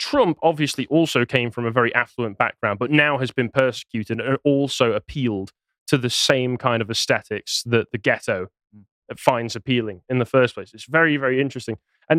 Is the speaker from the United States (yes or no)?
no; England, United Kingdom; I don't know what this means. I'm English.